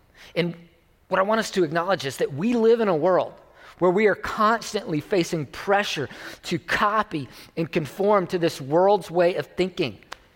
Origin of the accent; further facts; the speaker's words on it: United States; we as Americans would prioritize being American more than we would prioritize that over being a follower of Jesus or being a Christian. Now, don't hear what I'm not saying. I love being American.